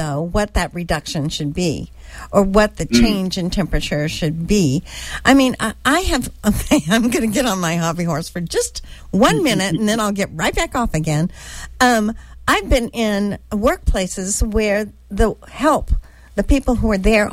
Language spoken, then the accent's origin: English; Phoenix, Arizona, United States; Because I grew up in Phoenix